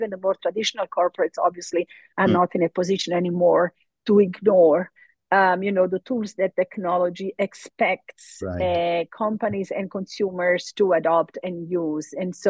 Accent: Italy; English is a second language; moved away; I moved back to Italy, my home country, after 15 years abroad, in 2011

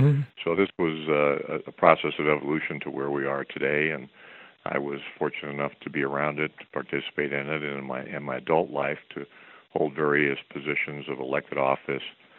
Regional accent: Las Vegas, Nevada, United States; Well, I grew up in Las Vegas. We moved here when I was 10 years old.

